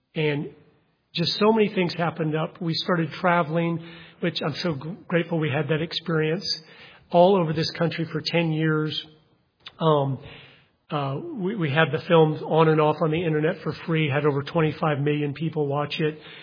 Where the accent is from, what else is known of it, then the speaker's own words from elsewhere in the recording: Idaho, United States; I said, I'm sorry, we're not from Iowa. I'm sure you're wanting to meet people in Iowa. I go, we're from Idaho.